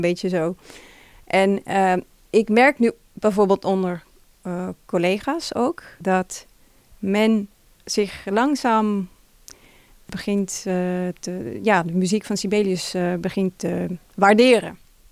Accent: Finland; Dutch is a second language; moved away as an adult; now in Netherlands; Ik kom oorspronkelijk uit Finland. Ik woon nu 20 jaar in Nederland. Ik kwam naar Nederland voor mijn studie.

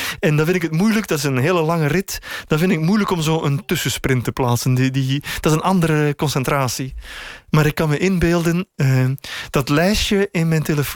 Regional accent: Bruges, West Flanders, Belgium; toen ik 17, 18 was, liep ik s'nachts door Brugge, ik kom uit Brugge.

